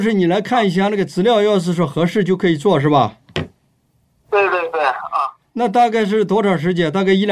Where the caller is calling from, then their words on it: Chengdu, Sichuan, China; 我这个电话是从四川的成都打过来